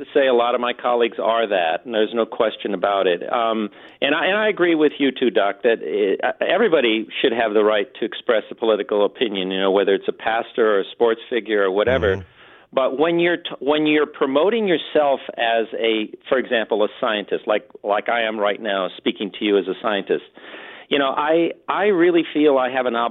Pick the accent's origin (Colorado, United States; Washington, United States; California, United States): California, United States; Los Angeles; still that kid from East L.A. I was born in East L.A. on the wrong side of the track.